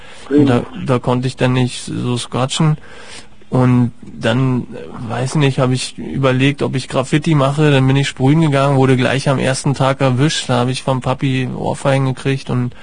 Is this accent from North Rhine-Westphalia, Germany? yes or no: no; Berlin, Germany; Ich komme aus Kreuzberg.